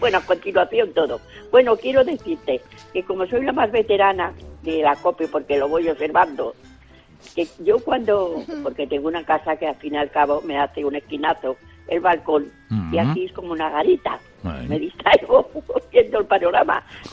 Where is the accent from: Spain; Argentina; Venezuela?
Spain; Madrid, Community of Madrid; O yo soy de Madrid.